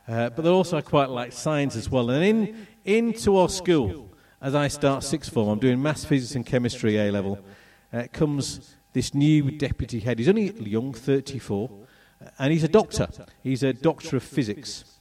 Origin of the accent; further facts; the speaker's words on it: Beverley, Yorkshire and the Humber, United Kingdom; born there; I was born in Yorkshire. That's Beverley. That's where I was born. I was born in Beverley rather than Hull because there was a maternity, a specialist maternity unit in Beverley.